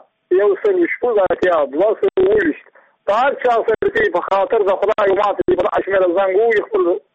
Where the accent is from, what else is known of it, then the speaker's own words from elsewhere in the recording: Badghis, Afghanistan; زه پخپله د بادغیس د ولایت یم، د مقر د ولسوالۍ یم، د انګورو د کلي یم.